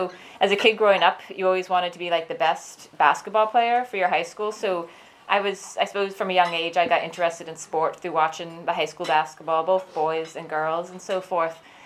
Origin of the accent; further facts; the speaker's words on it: Maine, United States; I wasn't born here. So, I was born in Maine in the United States, which is on the East Coast beside Canada.